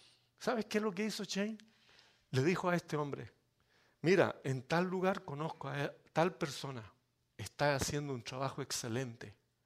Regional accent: Chile; moved away; also born or lived in Honduras; Yo estuve con mi familia viviendo un par de años, aunque soy originalmente de Chile, vivimos un par de años en Honduras, después del huracán Mitch.

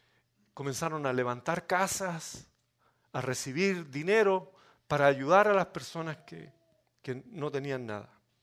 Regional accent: Chile; moved away; also born or lived in Honduras; Yo estuve con mi familia viviendo un par de años, aunque soy originalmente de Chile, vivimos un par de años en Honduras, después del huracán Mitch.

